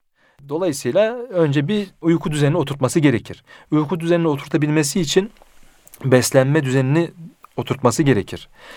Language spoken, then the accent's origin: Turkish; France; Fransa'da doğdum büyüdüm.